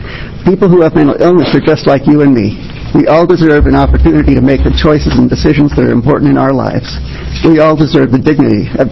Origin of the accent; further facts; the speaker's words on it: Portland, Oregon, United States; I'm from Portland.